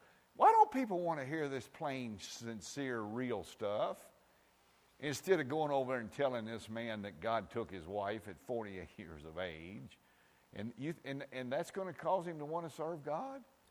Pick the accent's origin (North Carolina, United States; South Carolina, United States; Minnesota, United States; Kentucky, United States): Kentucky, United States; Where I grew up in Marion County, we have some of the worst roads in the United States. The roads in Kentucky are some of the worst in the world.